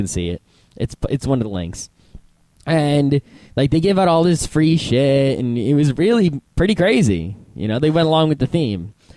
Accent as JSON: {"language": "English", "region": "Northeast", "country": "United States", "said": "So I'm from the Northeast United States"}